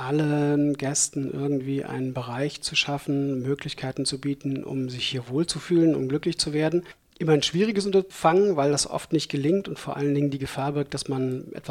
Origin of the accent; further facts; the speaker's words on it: Darmstadt, Hesse, Germany; also born or lived in Frankfurt; Ich bin Südhesse, aufgewachsen in Darmstadt, lange in Frankfurt gewesen